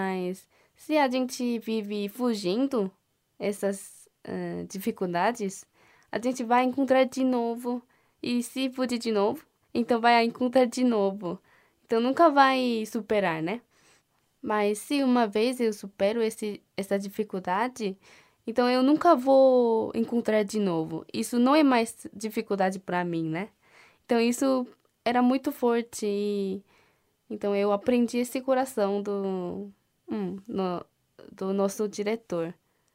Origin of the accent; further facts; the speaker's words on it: South Korea; Portuguese is a second language; Korea Day, porque eu sou coreana